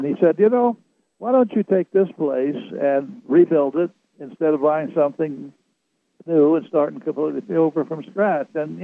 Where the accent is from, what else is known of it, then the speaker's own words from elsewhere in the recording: Kansas City, Missouri, United States; now in Tucson, United States; No, I came from Missouri, Kansas City.